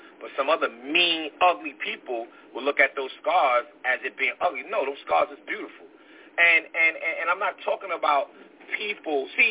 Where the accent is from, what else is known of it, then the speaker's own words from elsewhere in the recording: Brooklyn, New York, United States; Because let me tell y'all something. I'm from Brooklyn, y'all.